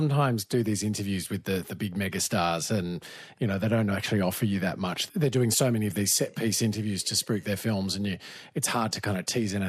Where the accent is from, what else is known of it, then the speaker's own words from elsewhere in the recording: Jindabyne, New South Wales, Australia; I grew up in Jindabyne in the Snowy Mountains, and I'm so grateful that I always have that place to go back to.